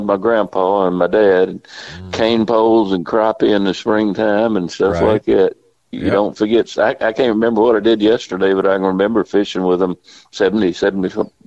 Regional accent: Texarkana, United States; I grew up in Texarkana. That's where I went to school and lived most of my early childhood and high school days and whatever.

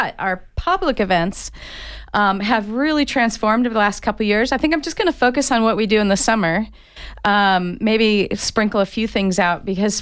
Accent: Southwest, United States; I grew up in the Southwest.

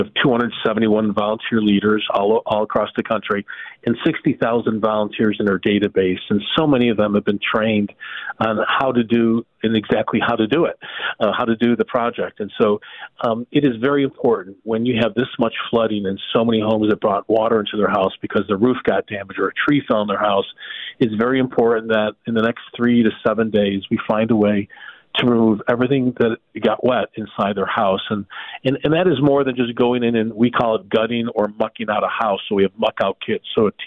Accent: Buffalo, New York, United States; I was born and raised in Buffalo, that some of our leaders are based out of Buffalo.

